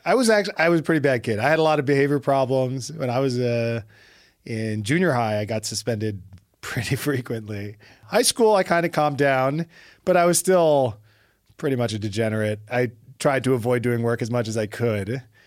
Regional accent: Brooklyn, New York, United States; I was born and raised in Brooklyn, so.

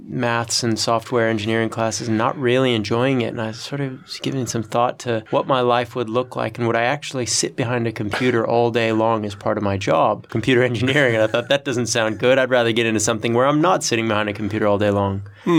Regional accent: Oregon, United States; Well, I grew up in Country, Oregon, which is the west coast of the United States.

